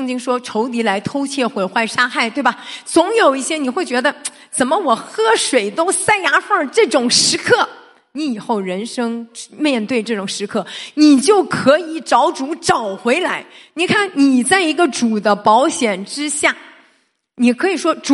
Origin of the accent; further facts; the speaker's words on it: Shandong, China; 我是山东人，我特别喜欢聚